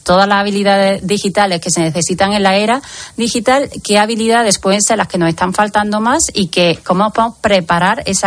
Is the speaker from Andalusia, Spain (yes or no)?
yes; Andalusia, Spain; está ganando campo, mi tierra Andalucía